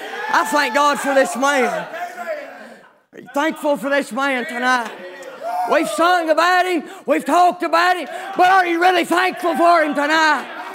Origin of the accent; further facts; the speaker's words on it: North Carolina, United States; I'm from North Carolina, and all I can say is back in North Carolina, whenever a flame ignites, that's the best sound to one of us back home.